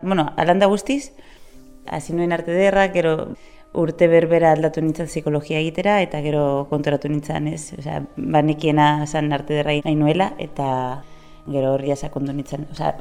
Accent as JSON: {"language": "Basque", "town": "Durango", "region": "Basque Country", "country": "Spain", "also_born_or_lived": "Bilbao", "said": "eta Durangokoa naiz, baina bueno, arte derrak Bilbon ikasi nuen, beraz Bilbo bizi izan dut urte pilo bat, 20 urte edo"}